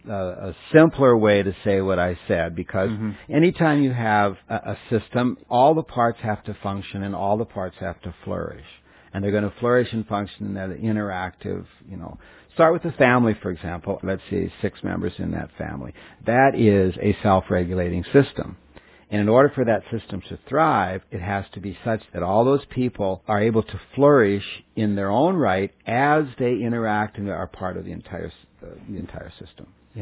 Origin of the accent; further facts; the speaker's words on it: Nebraska, United States; Even 50 years ago, a farmer in Nebraska, I was born and raised in Nebraska